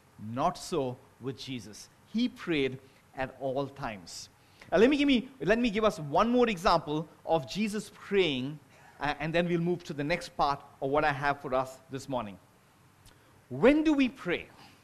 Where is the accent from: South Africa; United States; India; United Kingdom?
India; Chennai, Tamil Nadu; I grew up in Chennai.